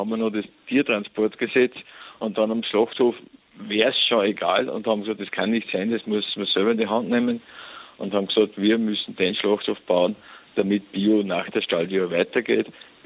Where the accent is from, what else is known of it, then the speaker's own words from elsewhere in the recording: Austria; Ja, bei uns in Österreich, wir haben sehr klein strukturierte Landwirtschaft.